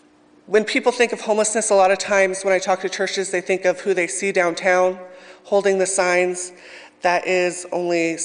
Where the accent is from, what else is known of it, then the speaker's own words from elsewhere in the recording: Absarokee, Montana, United States; So they ended up splitting up when I was about 8 years old and we came back to live in Montana. I grew up in Absarokee, Montana. Little tiny town, if you guys know, about 80 miles from here.